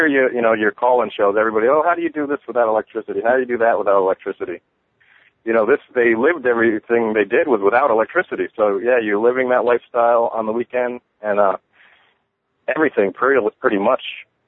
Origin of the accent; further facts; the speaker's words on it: Connecticut, United States; Well, I grew up in Connecticut, you know, very historical state.